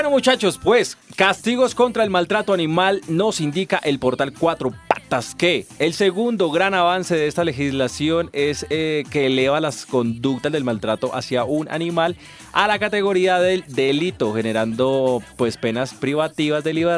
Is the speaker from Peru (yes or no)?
no; Puerto Rico; Porque somos puertorriqueños.